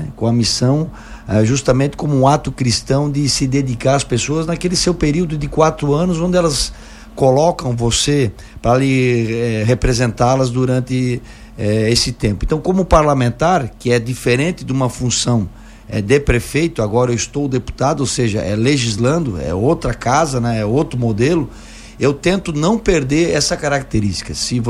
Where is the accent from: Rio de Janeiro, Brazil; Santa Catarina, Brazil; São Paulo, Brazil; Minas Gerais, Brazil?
Santa Catarina, Brazil; Timbó; Mas eu sou lá do Médio Vale Itajaí, da cidade de Timbó, para as pessoas se localizarem um pouquinho, pertinho de Blumenau, Pomerode.